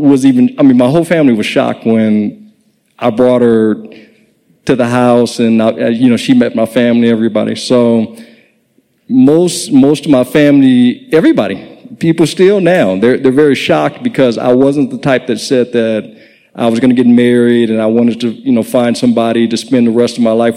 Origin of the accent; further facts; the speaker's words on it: Los Angeles, California, United States; So I'm from Los Angeles.